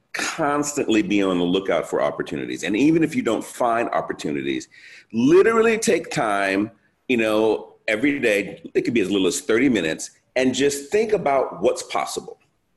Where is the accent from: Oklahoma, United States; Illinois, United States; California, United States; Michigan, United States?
Michigan, United States; Detroit; I feel like I cut my teeth growing up in Detroit because, I'm a kid. I grew up in the 60s and 70s in Detroit, so I was there when the riots happened.